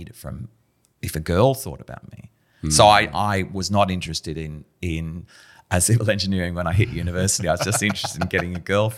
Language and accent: English; England, United Kingdom; born there; I was born in England